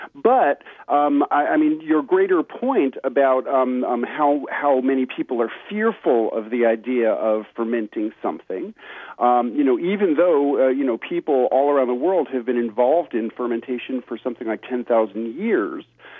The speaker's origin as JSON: {"language": "English", "town": "New York City", "region": "New York", "country": "United States", "tie": "born or raised there", "said": "as a kid growing up in New York City, the grandson of immigrants from Eastern Europe"}